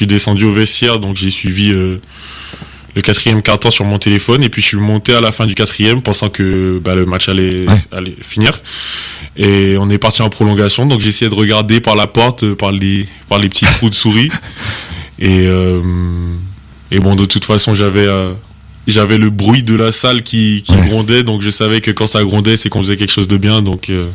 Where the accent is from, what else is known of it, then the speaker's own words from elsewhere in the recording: Le Lamentin, Martinique; born there; Moi, je suis né en Martinique, au Lamantin.